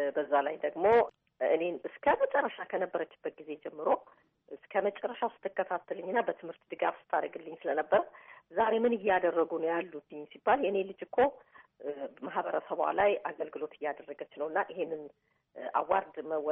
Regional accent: Holeta, Oromia, Ethiopia; born there; እኔ ያን ጊዜ ትንሽ ልጅ ሆኜ ሆለታ ነው የተወለድኩትኝ፣ ጉንትታ የሚባል ትንሽ ከተማ ውስጥ እዛ ተወልጄ

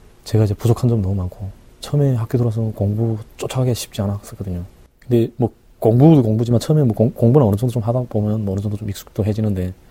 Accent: North Korea; 북한에서 왔으니까

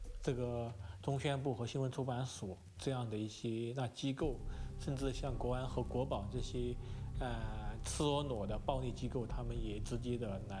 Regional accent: Sichuan, China; 飞到我的老家那个四川，会找我的那父母，找我的弟弟

